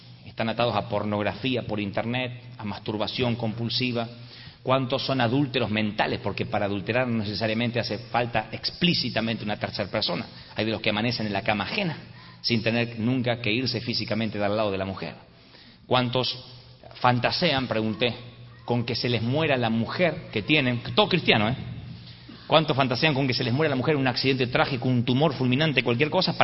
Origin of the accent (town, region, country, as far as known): Argentina